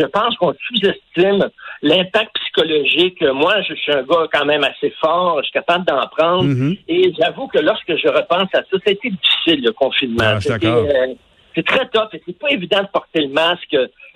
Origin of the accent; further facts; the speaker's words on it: Verdun, Quebec, Canada; moi, je viens de Verdun dans un milieu assez modeste. Mon père travaillait dans une usine, dans une shop.